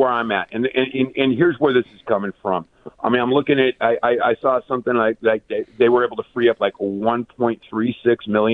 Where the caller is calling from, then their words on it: Utah, United States; So I'm calling in from Utah, and I noticed you guys threw out the Mammoths out there.